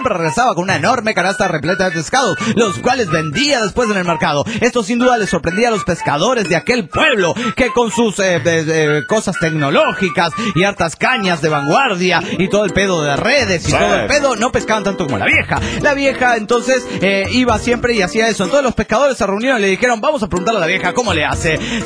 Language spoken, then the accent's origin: Spanish; Los Cabos, Baja California Sur, Mexico; de Los Cabos, Baja California Sur.